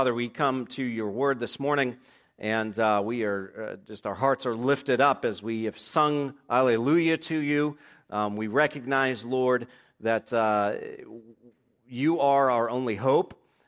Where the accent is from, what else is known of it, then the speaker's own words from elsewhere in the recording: New England, United States; accent: New England; I've noticed that my New England accent has started to creep back, so I have to work hard.